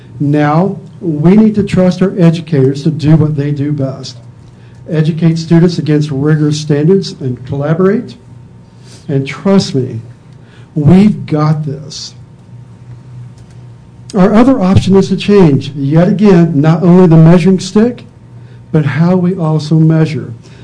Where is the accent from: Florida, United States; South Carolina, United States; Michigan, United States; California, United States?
Florida, United States; now in Colorado, United States; Florida, my home state, decided to go it alone